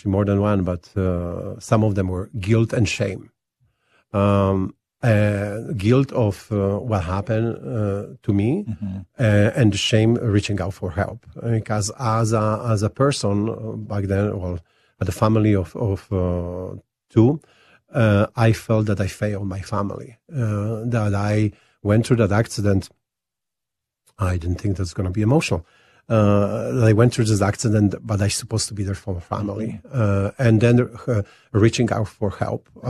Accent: Poland; now in Winnipeg, Canada; When I came to Winnipeg, I mentioned when I immigrated from Poland to Canada, and I landed in beautiful city Winnipeg.

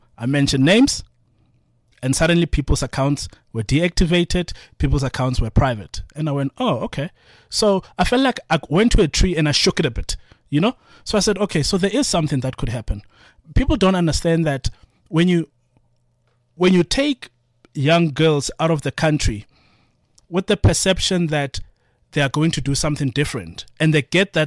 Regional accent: Atteridgeville, Gauteng, South Africa; Attridgeville.

